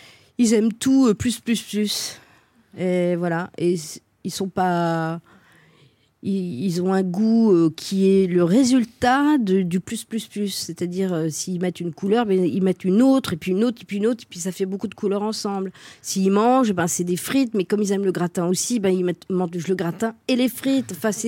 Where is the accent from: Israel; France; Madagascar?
France; Verdun, Grand Est; born there; je suis née à Verdun, hein, n'oublions pas.